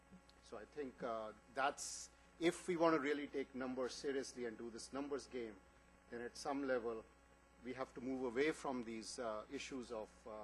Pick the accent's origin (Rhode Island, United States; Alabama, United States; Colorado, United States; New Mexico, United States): New Mexico, United States; Los Alamos; I'm from Los Alamos.